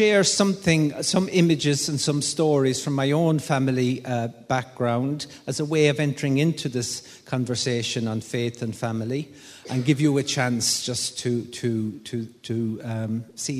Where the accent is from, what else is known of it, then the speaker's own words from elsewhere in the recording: Limerick, County Limerick, Ireland; now in Cavan, Ireland; I'm from Limerick originally, but I'm living now in Cavan. I married a Cavan woman, and we spent a good bit of our lives in the Midlands, but eventually she got me up to Killeshandra, where I came from this morning.